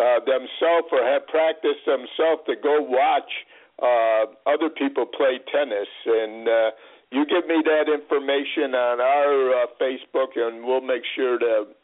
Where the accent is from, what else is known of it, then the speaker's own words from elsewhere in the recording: Connecticut, United States; I come from Connecticut originally